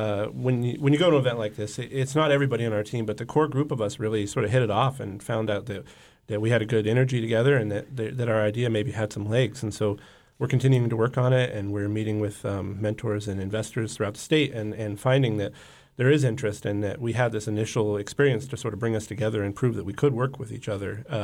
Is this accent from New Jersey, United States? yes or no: no; Juneau, Alaska, United States; also born or lived in Bay Area; So I grew up in Juneau, but I recently moved back from the Bay Area